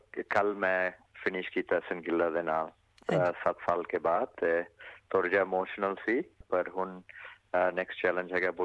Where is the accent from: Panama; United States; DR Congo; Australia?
Australia; Bendigo, Victoria; From growing up in Bendigo